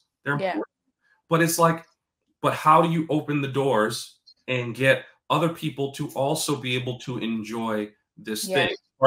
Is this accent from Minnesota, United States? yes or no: no; Brooklyn, New York, United States; bring it all the way back to growing up in Brooklyn.